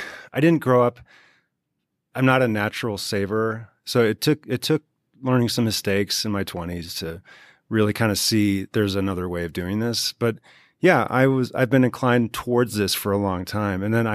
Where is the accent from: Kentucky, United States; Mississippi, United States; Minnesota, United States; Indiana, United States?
Minnesota, United States; Okay. I'm from Minnesota.